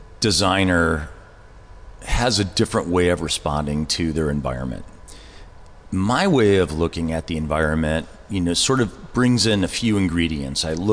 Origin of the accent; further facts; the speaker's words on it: Milwaukee, Wisconsin, United States; So the major studios are in Milwaukee, which is where I'm from, my hometown, and Chicago.